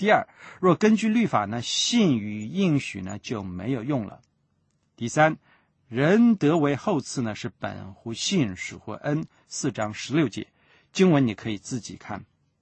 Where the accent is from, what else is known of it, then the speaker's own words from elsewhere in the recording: China; 包括日本人、美国人、墨西哥人，还有我们中国人，对不对？